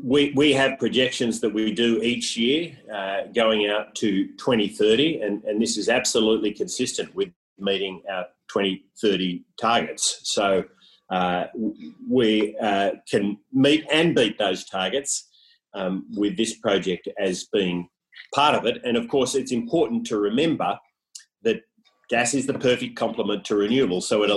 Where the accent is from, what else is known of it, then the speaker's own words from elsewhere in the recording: Cooma, New South Wales, Australia; I was brought up in near Cooma